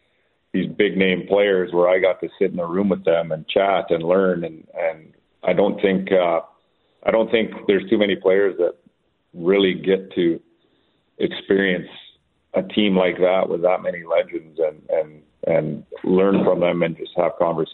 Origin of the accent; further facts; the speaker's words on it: Canada; I think that's the biggest honor as a Canadian player playing in Europe is to be recognized to play for the Spangler Cup.